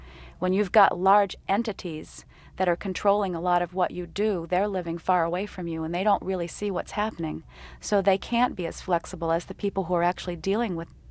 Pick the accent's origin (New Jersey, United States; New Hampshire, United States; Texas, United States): New Hampshire, United States; growing up in the White Mountains of New Hampshire, spending a lot of time out there, and in my childhood and, you know, teenage years and all.